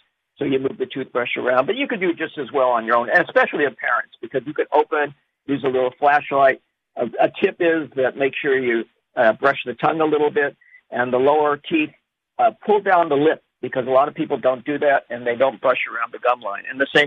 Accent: Colorado, United States; now in New York City, United States; Well, you know, I mean, I grew up Jewish. I am Jewish. I live in New York City, big surprise. And I grew up in Colorado.

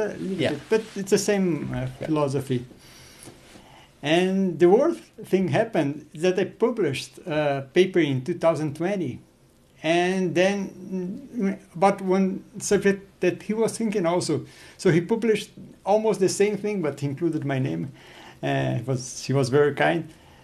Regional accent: Brazil; So I'm a Brazilian. I look like Japanese, but I'm a Brazilian.

